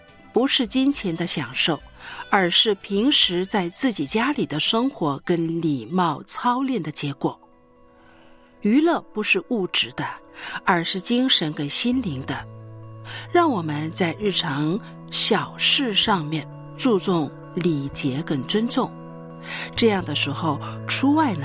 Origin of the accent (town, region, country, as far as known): China